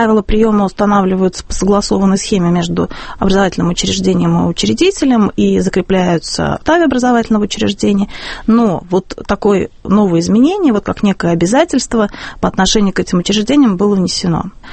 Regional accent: Samara, Samara Oblast, Russia; now in Moscow, Russia; Вот моя личная история переезда в Москву, я вообще из Самары

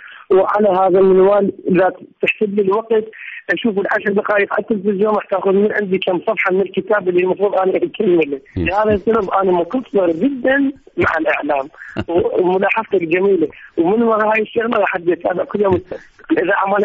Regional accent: Iraq; born there; انا مواليد 87، يعني انا من ولدت كانت اكو في العراق حرب

